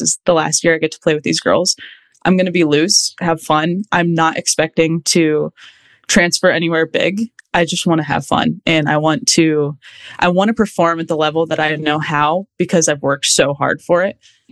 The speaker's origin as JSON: {"language": "English", "region": "Midwest", "country": "United States", "tie": "born or raised there", "said": "I mean, different, but probably the same. I feel like growing up in the Midwest it's fun because we have this such tight knit community."}